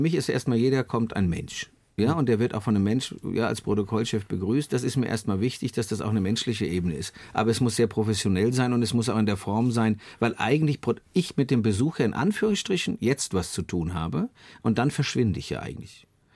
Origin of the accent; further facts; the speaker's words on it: Frankfurt, Hesse, Germany; da bin ich zu bodenständig, auch als Frankfurter